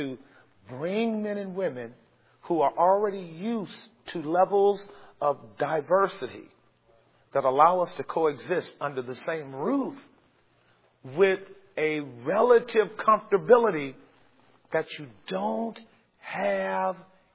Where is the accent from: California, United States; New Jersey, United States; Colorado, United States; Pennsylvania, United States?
California, United States; Before they ask me, I say, man, I'm from Cali. And I love it.